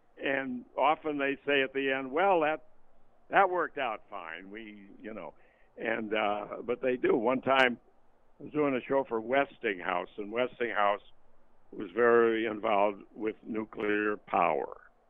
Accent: Buffalo, New York, United States; also born or lived in Jamestown, United States; I'm originally from Buffalo, and I also lived in Jamestown for a while

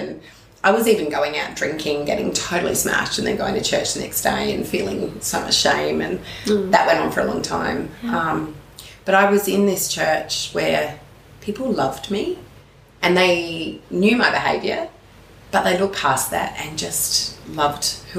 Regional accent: Adelaide, South Australia, Australia; now in Queensland, Australia; I'm from Adelaide, so we lived in Adelaide. So I got a ticket and came up and to live in Queensland

